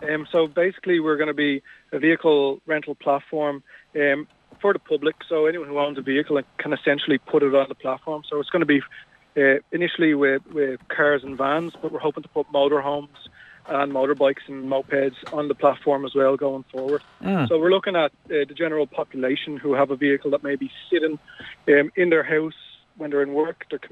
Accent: County Wicklow, Ireland; If we do want to rent from the country, I'm myself from Wicklow, so it can be quite difficult when I'm stuck.

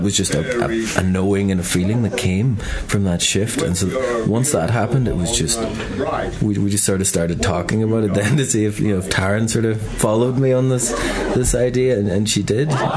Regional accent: Ulster, Ireland; I'm from Donegal here, born and reared.

